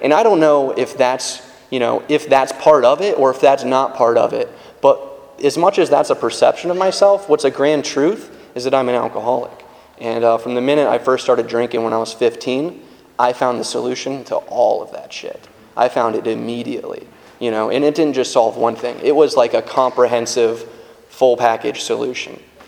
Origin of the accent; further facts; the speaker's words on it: Virginia Beach, Virginia, United States; now in Tampa, United States; I'm not from Tampa. I have accepted that I've been here long enough that I'm a Floridian. But I'm from Virginia. I'm from Virginia Beach. That's where I grew up.